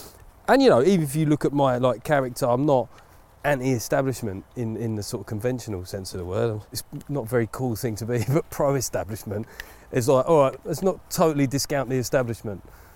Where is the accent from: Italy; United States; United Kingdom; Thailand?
United Kingdom; East of England; And I said … I come from Essex